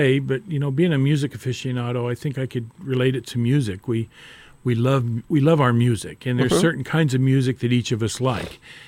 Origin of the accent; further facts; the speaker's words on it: Lexington, United States; and about John and Jessica's great work here in Lexington, because my hometown.